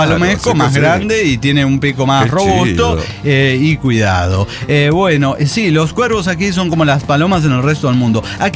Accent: Mendoza, Argentina; lo vivido en mi niñez y juventud en Argentina, específicamente en mi Mendoza querida.

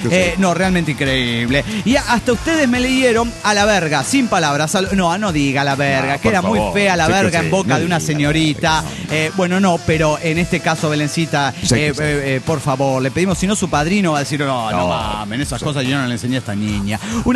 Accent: Puebla, Mexico; now in Madrid, Spain; soy originaria de Puebla.

